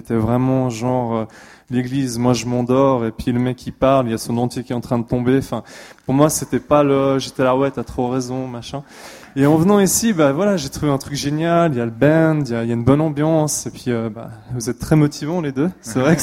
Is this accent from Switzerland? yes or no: yes; Switzerland; j'ai 30 ans. Je suis suisse-allemand et français